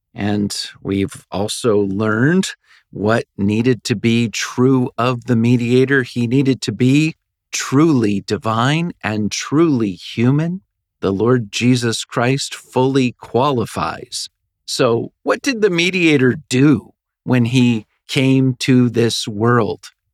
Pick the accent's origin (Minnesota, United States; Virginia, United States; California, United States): Virginia, United States; I'm originally from Virginia.